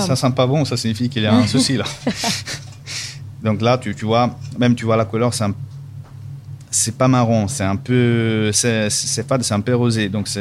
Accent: Sicily, Italy; Dès que je viens de Sicile, je mets un peu d'huile.

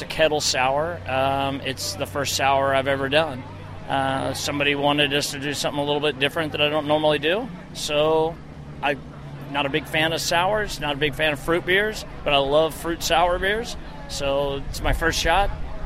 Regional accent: Tulsa, Oklahoma, United States; I'm actually originally from Tulsa, but my brewery is in Dewey, Oklahoma

